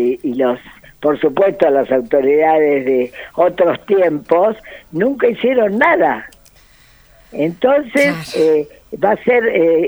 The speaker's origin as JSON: {"language": "Spanish", "region": "Buenos Aires", "country": "Argentina", "said": "yo soy muy porteña"}